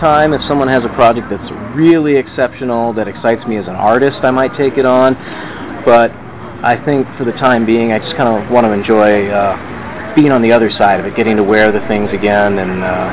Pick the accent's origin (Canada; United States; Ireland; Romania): United States; California; Originally, I was from Northern California.